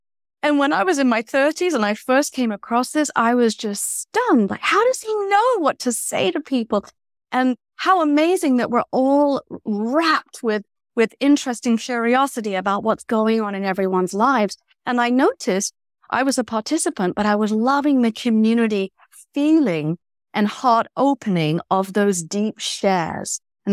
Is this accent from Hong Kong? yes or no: no; United Kingdom; now in Sacramento, United States; I would end up in Sacramento, California, because I'm British, by the way